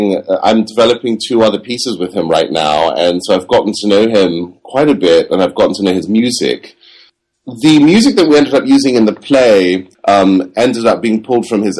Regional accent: England, United Kingdom; when I was growing up in England

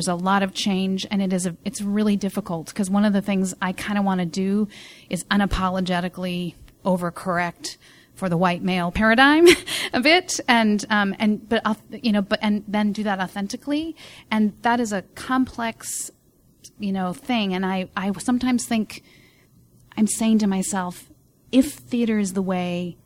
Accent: Portland, Oregon, United States; I grew up in Portland

